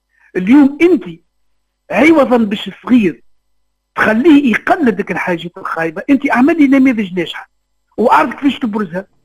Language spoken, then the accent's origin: Arabic; Tunisia; أنا اليوم تقريبا أكبر أزمة عندنا في تونس هي أزمة اتصالية مع الناس